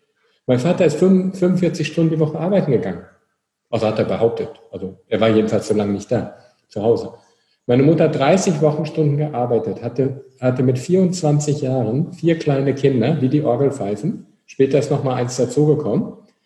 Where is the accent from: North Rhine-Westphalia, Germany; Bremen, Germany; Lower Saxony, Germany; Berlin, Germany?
North Rhine-Westphalia, Germany